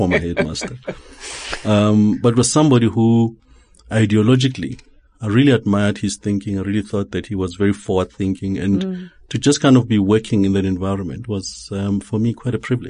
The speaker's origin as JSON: {"language": "English", "town": "Alexandra", "region": "Gauteng", "country": "South Africa", "tie": "born or raised there", "said": "I was born in Alex many years ago. I don't even remember. Grew up there and studied here in Joburg and some parts in the Eastern Cape."}